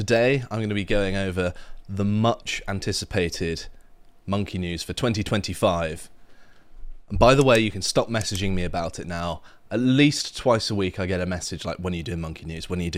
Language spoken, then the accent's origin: English; England, United Kingdom; I know, I'm English.